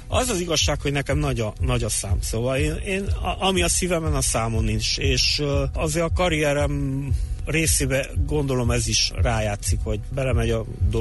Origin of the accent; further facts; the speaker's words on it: Târgu Mureș, Mureș County, Romania; én Marosvásárhelyi is vagyok